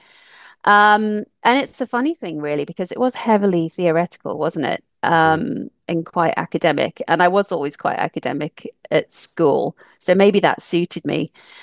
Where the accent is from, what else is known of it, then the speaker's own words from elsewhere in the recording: United States; moved away as an adult; now in Coventry, United Kingdom; I grew up in the States, nursing was not a career that I had in mind until I moved back to Coventry in England when I was about 19.